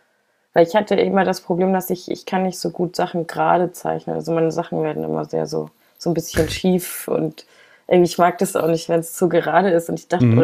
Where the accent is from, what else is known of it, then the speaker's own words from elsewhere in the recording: Munich, Bavaria, Germany; also born or lived in Vienna; Also ich bin nur in Wien geboren und ich bin aber in München aufgewachsen.